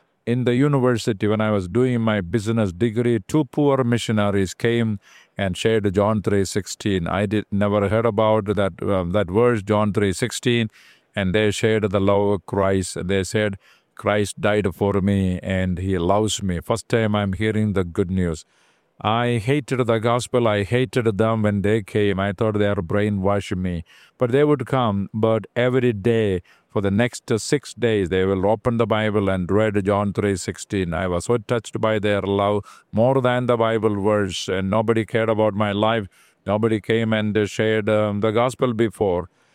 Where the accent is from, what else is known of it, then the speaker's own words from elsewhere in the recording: Kerala, India; I was born and raised in South India, Kerala, 8 children in the family, and no hope, spiritual darkness.